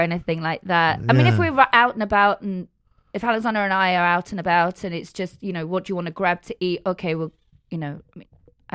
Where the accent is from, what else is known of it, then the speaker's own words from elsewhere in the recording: England, United Kingdom; Yeah. I'm only 23% British. I mean, I was born in England and my family, etc. But, and I was raised in England, very much in the British way. But my DNA is Spanish.